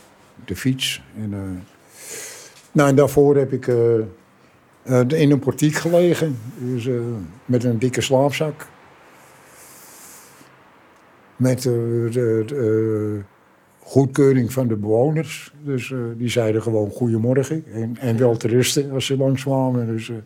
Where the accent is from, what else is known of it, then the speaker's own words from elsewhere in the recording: Netherlands; Dat vond ik als Nederlander te weinig te zoeken daar.